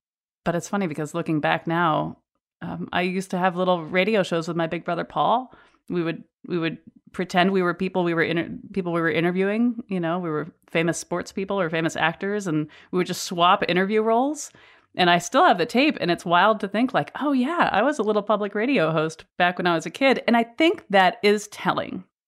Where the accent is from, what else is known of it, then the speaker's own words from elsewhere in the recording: Farmington, Connecticut, United States; But yeah, I grew up in Farmington, Connecticut, and it was a nice place to be.